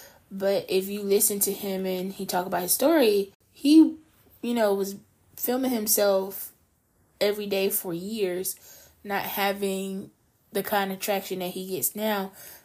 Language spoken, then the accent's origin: English; the South, United States; Because you think about us growing up in the South, I don't have an accent because I was told not to talk a certain way